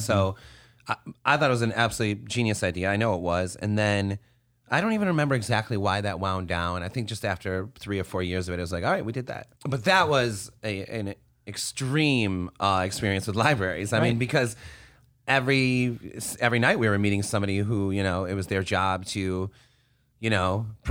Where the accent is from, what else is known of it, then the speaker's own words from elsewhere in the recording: West Bloomfield, Michigan, United States; So I grew up in West Bloomfield, and I don't know if the library has changed.